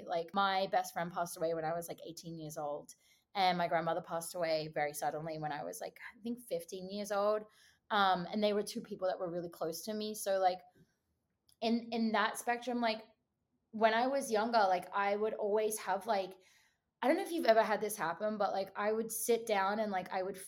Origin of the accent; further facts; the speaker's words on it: Australia; now in Los Angeles, United States; I'm Australian. I started music probably like 10 years ago, and I moved to LA probably 6 years ago.